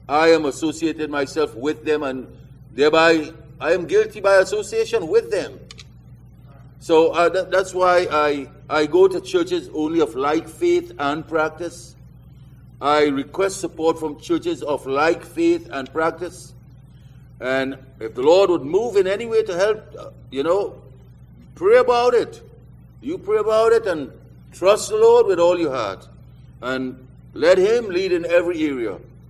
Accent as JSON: {"language": "English", "country": "Trinidad & Tobago", "tie": "born there", "said": "I was born in Trinidad. It's a small island there. It's a twin island country, Trinidad and Tobago. But I've been there like since 1950."}